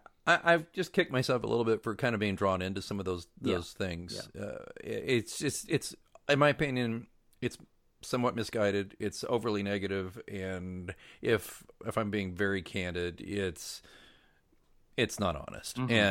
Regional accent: Oklahoma, United States; Folks, I'm from Oklahoma. Do I talk like that? No.

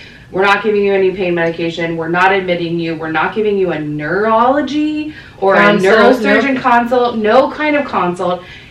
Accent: Florida, United States; I'm from Florida, right? Like, they saw my license. I'm not from there.

